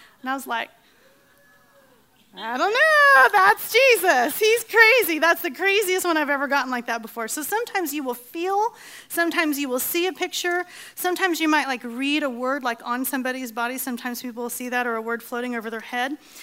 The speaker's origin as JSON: {"language": "English", "country": "Australia", "said": "I'm from Australia"}